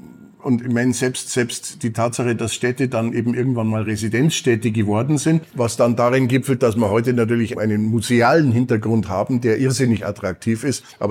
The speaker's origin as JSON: {"language": "German", "town": "Munich", "region": "Bavaria", "country": "Germany", "said": "als Münchner"}